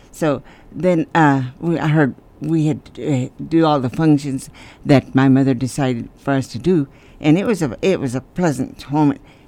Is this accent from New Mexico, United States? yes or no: yes; Santa Rosa, New Mexico, United States; No. I grew up in Santa Rosa.